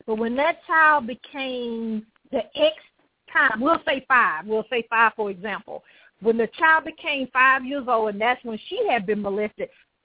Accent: the South, United States; You know, I'm from the South, so I can talk about it.

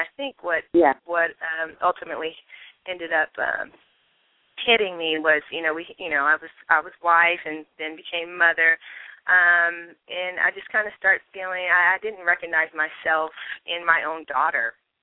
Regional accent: San Francisco, California, United States; a lot of friends I'm from San Francisco. So I grew up kind of in a melting pot.

